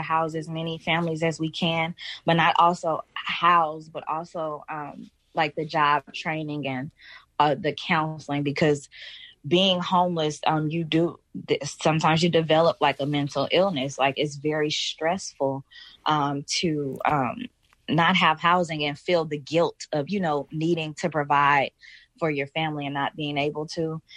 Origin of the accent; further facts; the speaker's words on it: Oakland, California, United States; Oh, my entire family has been displaced from Oakland. We moved here in 1940s from Mississippi, like a lot of other Black folks did, escaping like fear of being lynched or things like that.